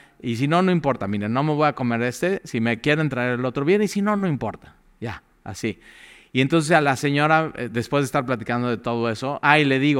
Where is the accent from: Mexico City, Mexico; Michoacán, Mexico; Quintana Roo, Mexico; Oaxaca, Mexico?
Mexico City, Mexico; also born or lived in Cuernavaca; no, pues antes de Cuernavaca, pero soy de México, soy chilango.